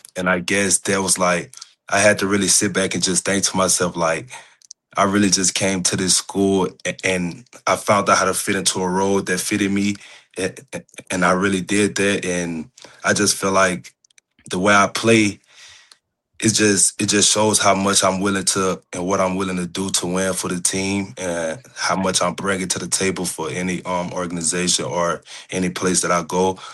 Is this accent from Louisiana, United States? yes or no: yes; Rayville, Louisiana, United States; The basketball scene in my hometown, it was crazy